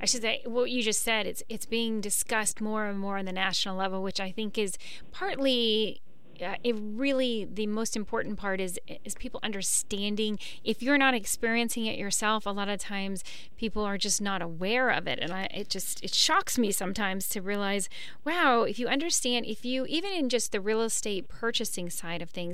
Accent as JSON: {"language": "English", "town": "Key West", "region": "Florida", "country": "United States", "tie": "born or raised there", "said": "I grew up in Key West, Florida, and it was a problem in Key West."}